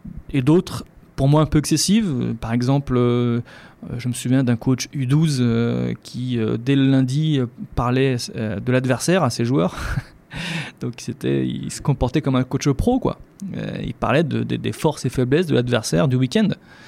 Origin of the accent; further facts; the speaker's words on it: Lyon, Auvergne-Rhône-Alpes, France; peut-être parce que je suis lyonnais, je parle comme ça